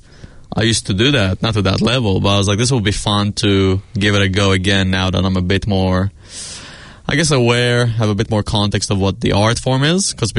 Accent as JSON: {"language": "English", "town": "Kapiti Coast", "region": "Wellington", "country": "New Zealand", "tie": "born or raised there", "also_born_or_lived": "Middle East", "said": "I'm from the Middle East originally. But I grew up here in the Kapiti Coast."}